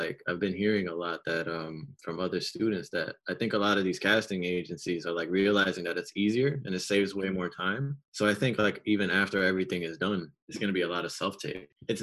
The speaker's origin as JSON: {"language": "English", "town": "Brooklyn", "region": "New York", "country": "United States", "tie": "born or raised there", "said": "I grew up right here in Williamsburg, Brooklyn. The only time I moved was right from upstairs to this apartment."}